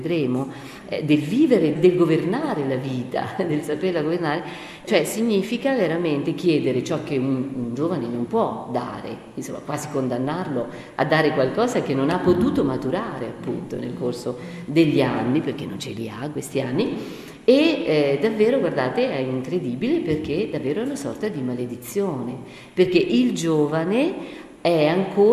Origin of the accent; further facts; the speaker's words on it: Marche, Italy; io marchigiana sono